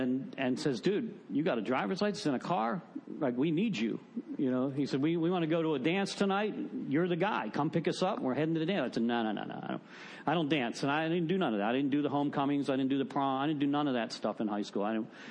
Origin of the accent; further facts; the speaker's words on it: Pittsburgh, Pennsylvania, United States; I'm from Pittsburgh originally. Go Steelers.